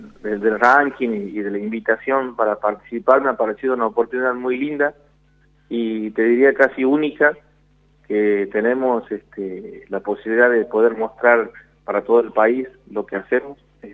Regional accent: Fernández, Santiago del Estero, Argentina; soy de Fernández, una ciudad a 45 kilómetros al sur, por la Ruta Nacional 34, al sur de la capital de Santiago del Estero.

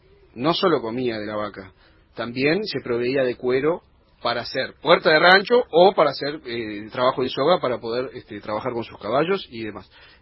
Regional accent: Argentina

